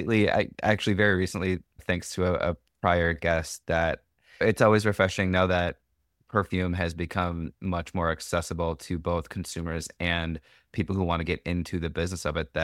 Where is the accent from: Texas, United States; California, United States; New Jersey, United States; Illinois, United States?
Illinois, United States; Rockford; I'm from Rockford, so close enough.